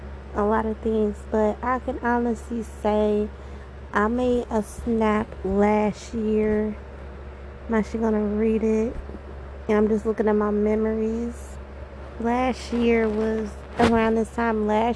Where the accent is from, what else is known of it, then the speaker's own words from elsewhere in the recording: Cincinnati, Ohio, United States; you now know that I'm from Cincinnati, Ohio.